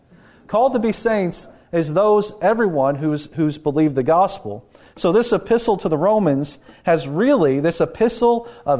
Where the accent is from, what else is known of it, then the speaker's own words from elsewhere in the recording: Kentucky, United States; I come from the South. I'm from Eastern Kentucky. And in my neck of the woods, there's a lot of what you would call Pentecostal churches.